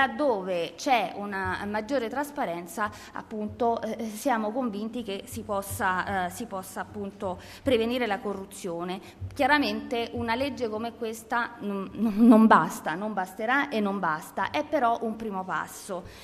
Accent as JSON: {"language": "Italian", "town": "Civitavecchia", "region": "Lazio", "country": "Italy", "said": "Io sono proprio di quelle parti, sono di Civitavecchia e ho 40 anni"}